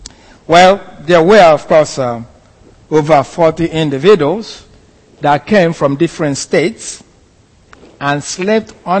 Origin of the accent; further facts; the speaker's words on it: Nigeria; here they can't understand my accent. I go back to Nigeria, they can't understand either.